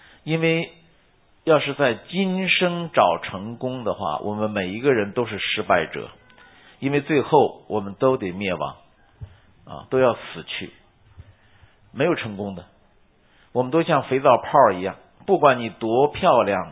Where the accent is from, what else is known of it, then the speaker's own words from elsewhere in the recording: China; 我记得我小时候在中国念书的时候，讲有一个说法哈